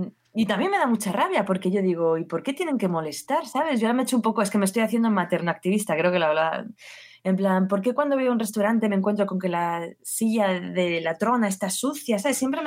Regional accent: Basque Country, Spain; yo soy del País Vasco y mi pareja es, o sea, mi chico es de Canarias.

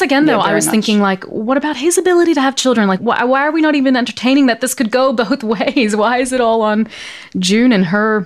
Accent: Toronto, Ontario, Canada; And I have been out of Toronto long enough that I now sometimes say Toronto, which is really awful.

